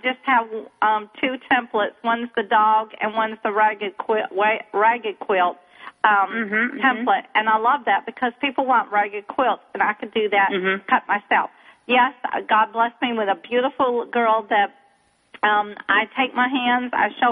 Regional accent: Tennessee, United States; No, it's Tennessee. I live in Texas, but I'm from Tennessee.

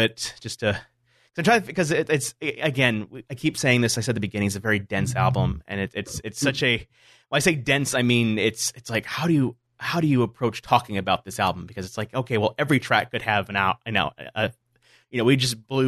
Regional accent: Michigan, United States; granted, I grew up in Michigan, so I grew up in the suburbs and that kind of thing

